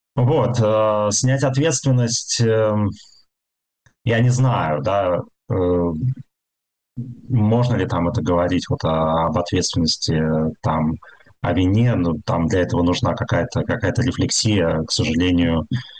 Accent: Saint Petersburg, Russia; born there; also born or lived in Perm, Russia; когда я переехал из Петербурга в Пермь. Я вообще в Петербурге родился, вот, но 3 года я провел в Перми.

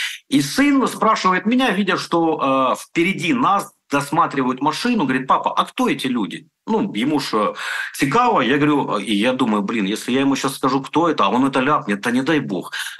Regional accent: Donetsk Oblast, Ukraine; потому что я дончанин, я житель Донецкой области

